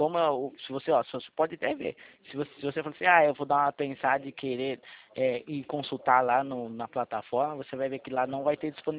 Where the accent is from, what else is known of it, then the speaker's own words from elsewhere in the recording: Itatiba, São Paulo, Brazil; eu sou de Itatiba.